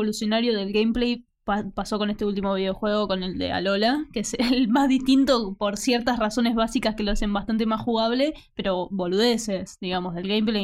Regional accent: La Pampa, Argentina; yo, si no saben, soy de La Pampa, pero tengo familia acá en Buenos Aires

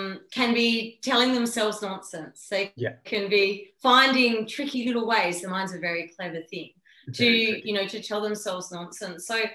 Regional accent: Australia; Sorry, guys, we're Australian, we swear.

